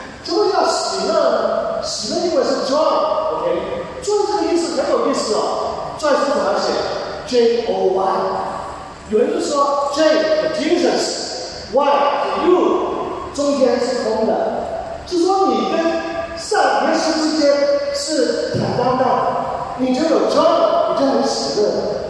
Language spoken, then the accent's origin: Chinese; Hong Kong; 香港的状况啊，我是香港人，当然我比更多的人更同心。